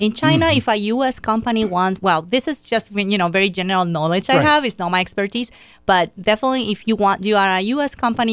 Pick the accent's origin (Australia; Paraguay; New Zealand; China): Paraguay; English is a second language; moved away as an adult; now in United States; I studied in my home country, Paraguay, where I earned a bachelor's degree in laws. And then I moved to the U.S. where I did the Juris Doctor's degree at University of Miami.